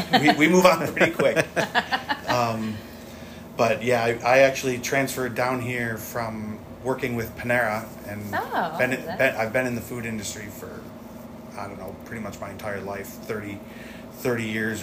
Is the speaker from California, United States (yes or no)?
no; Buffalo, New York, United States; moved away; I moved here 10 years ago from Buffalo, New York.